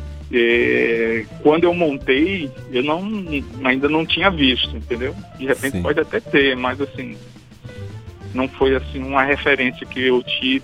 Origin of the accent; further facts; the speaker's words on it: Pernambuco, Brazil; calhou também de ser uma referência, né, da minha terra, e por isso eu sou músico pernambucano